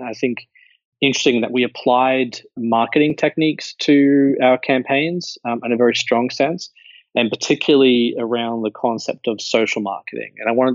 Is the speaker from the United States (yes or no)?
no; Brisbane, Queensland, Australia; I'm from Brisbane, Australia